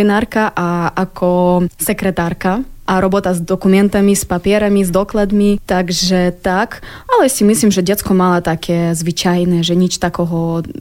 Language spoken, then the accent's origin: Slovak; Kyiv, Ukraine; Slovak is a second language; Hej, ja pochádzam z Kyjeva, aj moji rodičia pochádza z Kyjeva, takže ja som taká akože z hlavného mesta, dievčina. A celý svoj život žila v tom veľkom meste.